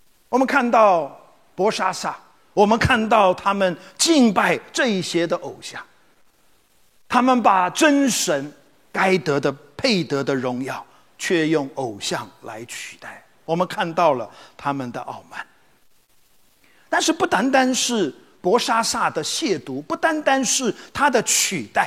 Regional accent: Taiwan; 我们台湾话说大背哈

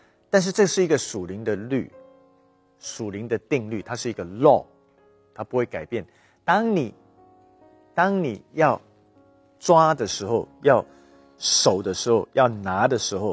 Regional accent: United States; now in Taiwan; 我那时候是在美国长大的，无论是在美国，后来决定回来台湾。

